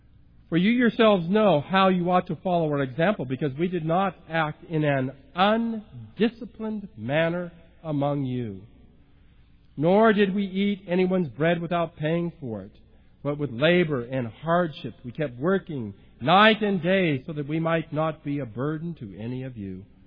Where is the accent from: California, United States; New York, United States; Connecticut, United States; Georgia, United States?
California, United States; lots of activity growing up in Southern California